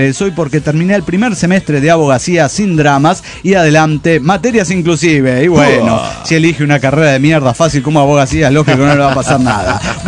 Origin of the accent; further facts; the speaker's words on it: Bucaramanga, Santander, Colombia; de Bucaramanga, Colombia.